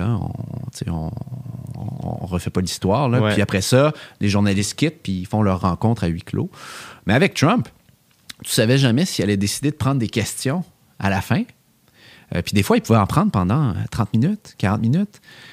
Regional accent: Canada; accent: French-speaking; Peut-être qu'être Canadien, avec mon bon accent francophone, m'aidait à gagner la sympathie des gens

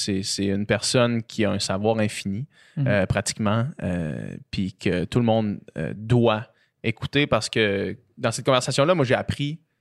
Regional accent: Quebec, Canada; C'est difficile, en tant que Québécois, de voir cette grande picture-là

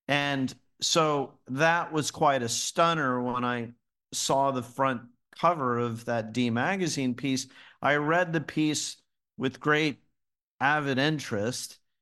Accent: Dallas, Texas, United States; Well, I was born and raised in Dallas, Texas. I had the good fortune to grow up in an affluent, independent township in the middle of Dallas County. It's called Highland Park.

